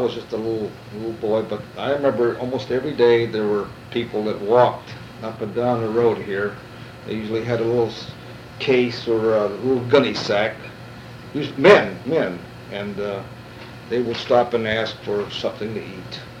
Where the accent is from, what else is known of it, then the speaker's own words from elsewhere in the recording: Hubbard, United States; I was born right here in Hubbard, right in this house, and on January 1st, 1925. And I grew up here, and the only time I left this area, home here, is when I was in the Army.